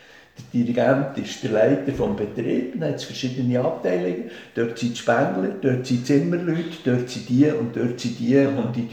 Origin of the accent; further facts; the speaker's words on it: Switzerland; Am Anfang bei uns in der Schweiz war das ja, das war nicht Unterklasse, die Jazz gespielt hat, sondern das waren Leute aus der Mittelschicht.